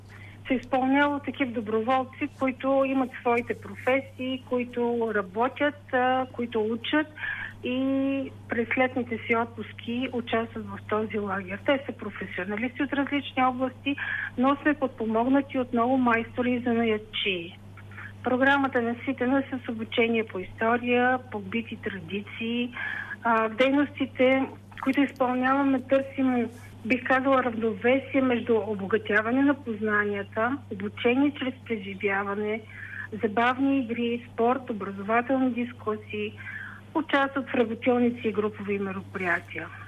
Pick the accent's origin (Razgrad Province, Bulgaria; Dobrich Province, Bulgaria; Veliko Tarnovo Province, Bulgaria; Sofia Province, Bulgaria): Sofia Province, Bulgaria; Koprivshtitsa; Създадахме нашето лятно приключение в Копривщица, защото сме от Копривщица, имаме идеята и разбирането, че всеки трябва да направи нещо за родното си място.